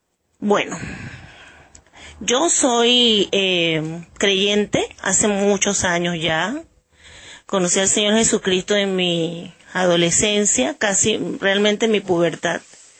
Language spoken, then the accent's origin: Spanish; Panama City, Panamá, Panama; Soy de Ciudad de Panamá.